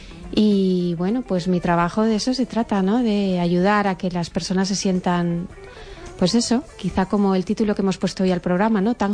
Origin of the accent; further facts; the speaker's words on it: Spain; venimos de una zona de España pues que bueno, que hemos estado también muy expuestos al sol